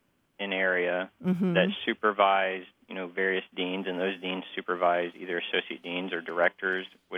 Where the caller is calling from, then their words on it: Noblesville, Indiana, United States; I am calling from Noblesville, Indiana.